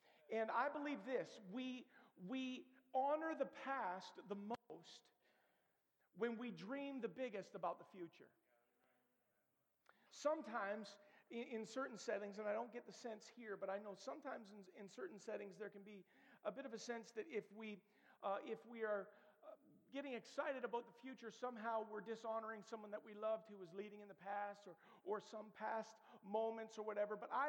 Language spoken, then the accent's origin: English; Ottawa, Ontario, Canada; born there; I was born in Ottawa 44 years ago. For those of you keeping track, that was 1974. I was born at Grace Hospital